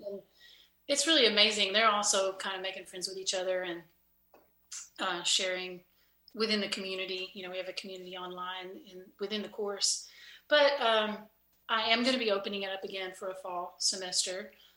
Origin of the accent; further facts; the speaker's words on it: Kentucky, United States; growing up in Eastern Kentucky, I grew up in a coal company house right between a strip mine and a deep mine that my daddy worked for and that my brothers worked for. And there's a lot of stigma, you know, when you're from Appalachia.